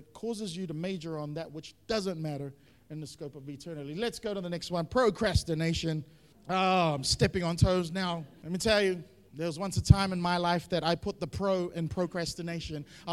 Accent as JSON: {"language": "English", "region": "Auckland", "country": "New Zealand", "tie": "born or raised there", "said": "But, like, Singapore is the polar opposite of where I grew up in Auckland."}